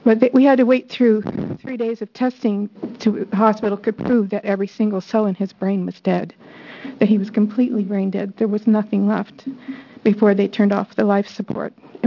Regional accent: Arizona, United States; We grew up in Arizona

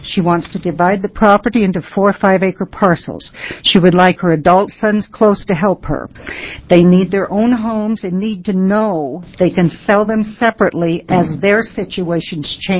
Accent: Parkdale, Oregon, United States; from Parkdale, Oregon, and I represent the silent citizens of Oregon.

